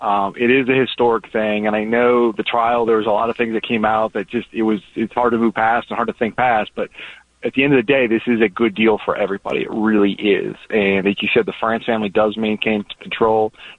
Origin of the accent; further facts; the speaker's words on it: Minnesota, United States; love my home state, miss it, and have a great holiday season.